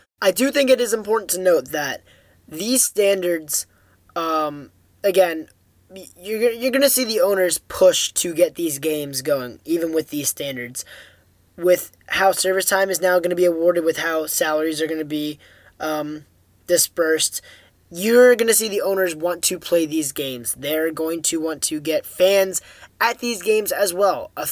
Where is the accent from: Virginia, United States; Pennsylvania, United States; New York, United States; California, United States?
Pennsylvania, United States; Phoenixville; my twin brother, calling in from my hometown of Phoenixville, Pennsylvania